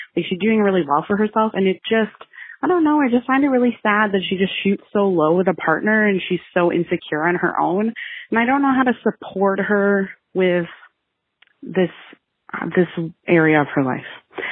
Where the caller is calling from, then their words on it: Canada; Hi, ladies. I'm calling you from Canada.